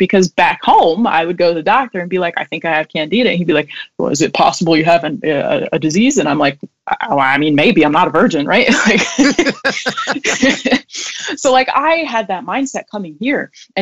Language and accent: English; United States; moved away as an adult; because I came from America. I was, the last couple of years I was there, I was really involved